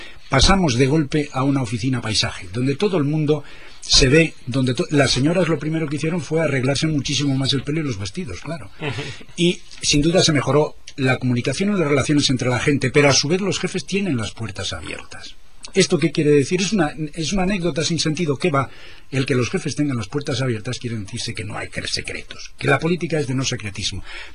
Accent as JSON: {"language": "Spanish", "town": "Palencia", "region": "Castile and León", "country": "Spain", "said": "somos de Palencia."}